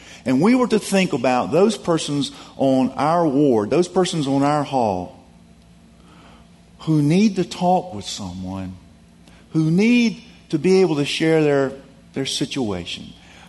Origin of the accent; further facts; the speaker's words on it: Durham, North Carolina, United States; I said, "I'm from Durham, North Carolina." We talked about Durham.